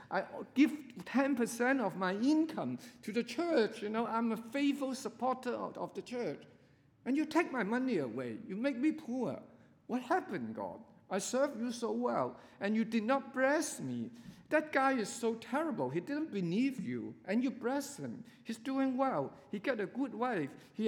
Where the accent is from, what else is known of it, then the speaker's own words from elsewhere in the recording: Hong Kong; English is a second language; But I come from Hong Kong, okay?